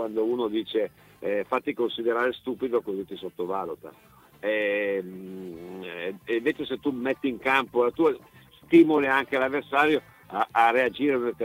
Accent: Piedmont, Italy; io sono piemontese

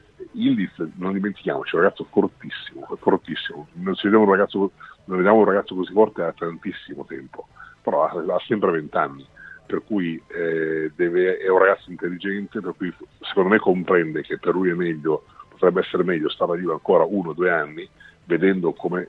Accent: Southern Italy, Italy; Sono un meridionale affezionato alla scaravanzia.

